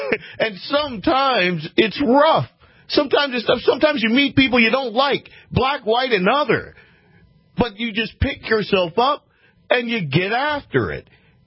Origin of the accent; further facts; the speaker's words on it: Louisiana, United States; I grew up in Louisiana, like backwoods. I mean, just we didn't have a lot of money. We never did growing up.